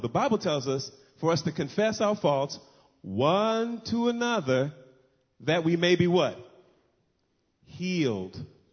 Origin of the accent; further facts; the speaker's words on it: Los Angeles, California, United States; But many of the people in our neighborhood were all blue collar workers, basically. It was tough growing up in South Central L.A. like that.